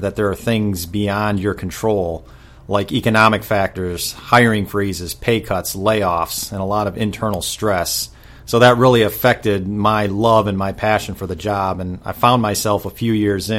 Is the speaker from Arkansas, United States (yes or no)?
no; Michigan, United States; moved away as an adult; also born or lived in Starkville; now in Memphis, United States; Yeah, I'm originally from Western Michigan. I moved to Memphis 21 years ago.